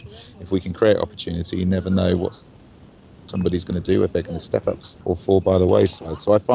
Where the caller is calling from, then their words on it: Sardinia, Italy; I'm calling from Forte Village in Sardinia